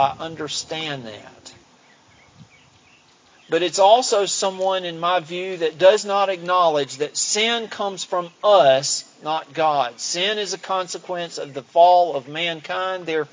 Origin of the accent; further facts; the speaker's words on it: Alabama, United States; He wound up in prison down in my home state in Alabama for not quite a year for obstruction of justice.